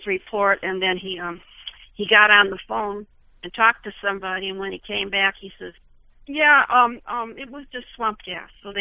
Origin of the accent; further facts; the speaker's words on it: Illinois, United States; I'm from Illinois, and I never knew that we had a triangle in Illinois.